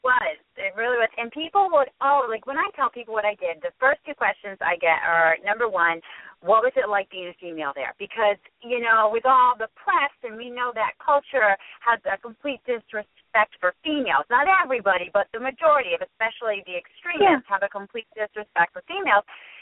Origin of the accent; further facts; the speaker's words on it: Rhode Island, United States; I'm from Rhode Island